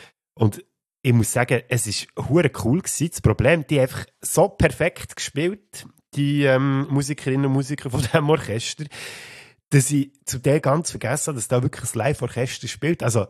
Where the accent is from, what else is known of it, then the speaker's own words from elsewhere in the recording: Switzerland; Gut, bei uns in der Schweiz ist es immer nur halb so schlimm.